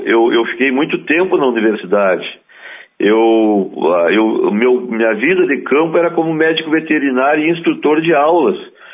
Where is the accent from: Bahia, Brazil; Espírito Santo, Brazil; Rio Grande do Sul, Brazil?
Rio Grande do Sul, Brazil; Piratini; E eu também do segundo distrito de Piratini, né?